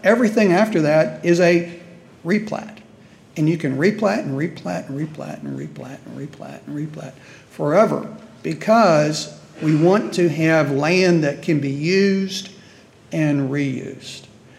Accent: Houston, Texas, United States; I'm from the Houston area.

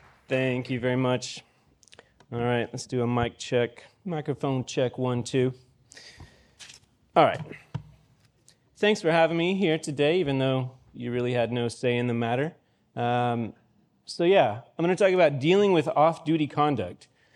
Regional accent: Borger, Texas, United States; All right, so yeah, I'm from Borger, Texas.

